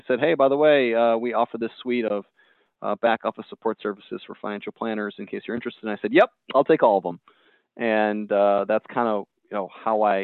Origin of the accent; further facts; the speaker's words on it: Detroit, Michigan, United States; So born and raised in Metro Detroit, and went to University of Michigan, go blue.